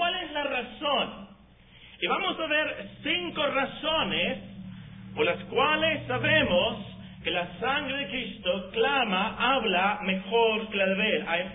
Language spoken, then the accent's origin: Spanish; Mexico; No sé, como mexicano obviamente yo pienso